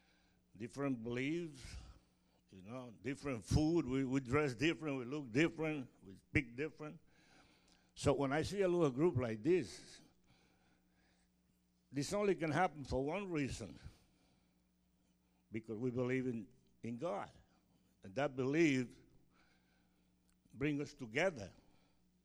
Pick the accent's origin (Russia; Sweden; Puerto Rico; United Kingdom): Puerto Rico; now in United States; I grew up outside the United States, so I am from Puerto Rico